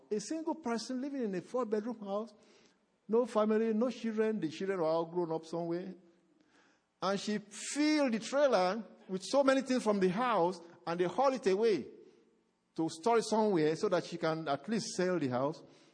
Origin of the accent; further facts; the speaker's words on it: Nigeria; We come from Nigeria, from Africa, from other places.